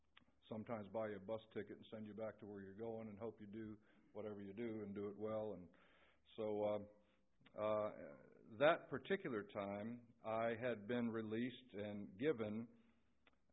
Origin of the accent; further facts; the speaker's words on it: Jacksonville, Florida, United States; So finally, when I was released and sent back to my hometown of Jacksonville, Florida, I was given an address